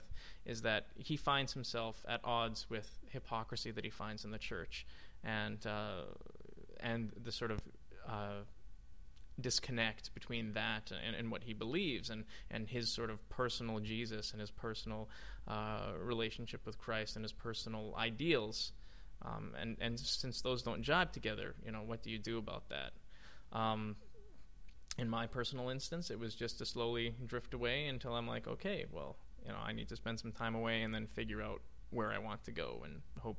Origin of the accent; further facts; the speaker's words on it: Canada; Like it's kind of scary for me personally as a Canadian to watch some news thing